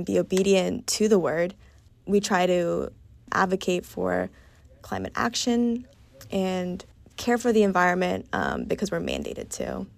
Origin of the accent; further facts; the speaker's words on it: Massachusetts, United States; I grew up in Massachusetts, and in Middlesex, where I grew up, transcendental writers are a big thing.